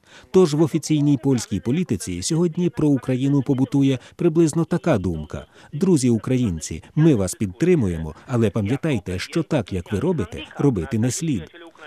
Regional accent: Poland; Ми, поляки, необ'єктивно оцінювали

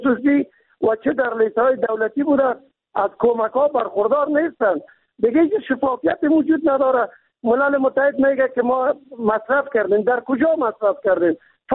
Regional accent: Kabul, Afghanistan; ما چون خود از کابل هستیم

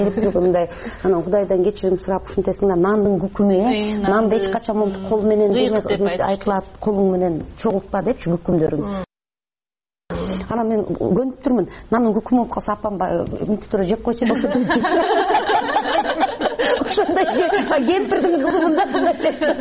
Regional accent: Naryn, Naryn Region, Kyrgyzstan; born or raised there

